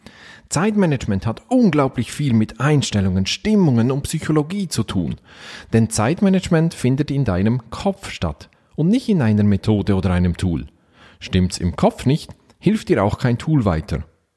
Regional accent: Valais, Switzerland; accent: Walliserdeutsch; In meinem Dialekt, dem Walliserdeutschen, haben wir sogar noch ein eigenes Wort dafür, nämlich «jeisse».

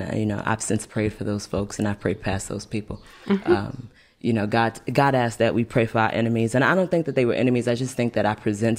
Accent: Brooklyn, New York, United States; you know, I'm from Brooklyn. You know what I mean? I'm not from a place that tells me to put my head down in the face of struggle.

